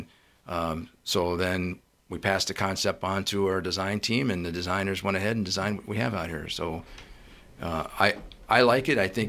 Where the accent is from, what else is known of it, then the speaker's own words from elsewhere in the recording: Pennsylvania, United States; I'm originally from Pennsylvania. I'm a Steelers fan.